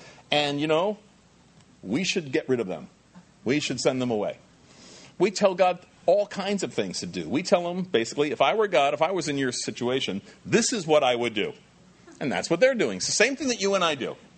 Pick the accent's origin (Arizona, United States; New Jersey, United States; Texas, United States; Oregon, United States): New Jersey, United States; also born or lived in Long Island, United States; I was raised in Jersey and Long Island.